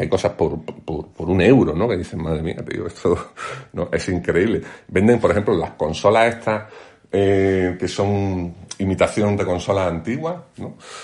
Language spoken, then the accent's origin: Spanish; Granada, Andalusia, Spain; Pero, por ejemplo, nosotros que somos de Granada, ¿no?